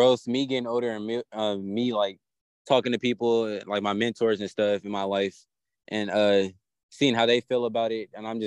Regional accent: Florida, United States; born there; Yep, that was I was born in Florida.

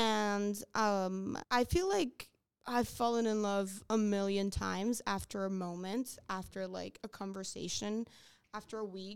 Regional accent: Cuba; so we're from Cuba, so they got married in Cuba and stuff.

